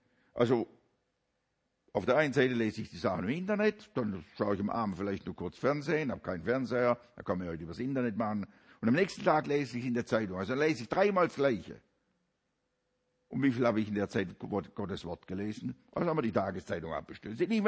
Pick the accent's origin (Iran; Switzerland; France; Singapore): Switzerland; Und ich sage das jetzt als Schweizer Leute.